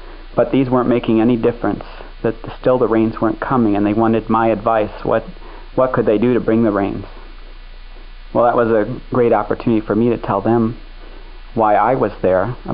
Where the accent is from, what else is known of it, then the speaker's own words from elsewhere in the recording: Gardner, Illinois, United States; Well, I was born in Streator, Illinois. I grew up in Gardner, Illinois, which is about 60 miles south of Chicago.